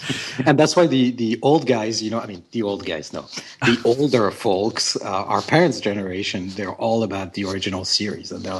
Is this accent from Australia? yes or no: no; France; now in Los Angeles, United States; I'm from France originally, and I live in Los Angeles